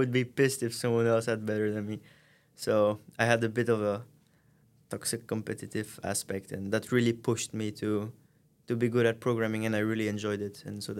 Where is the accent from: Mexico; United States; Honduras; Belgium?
Belgium; Tervuren, Flemish Brabant; now in Maastricht, Netherlands; I'm from Belgium, from Tervuren, which is a little city right under... I mean, I think we can call it more like a town than a city, right under Brussels.